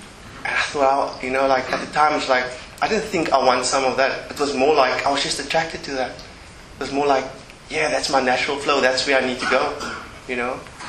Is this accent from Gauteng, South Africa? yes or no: no; Cape Town, Western Cape, South Africa; now in London, United Kingdom; I'm actually from Cape Town, South Africa. I've been in London for about 6 years now.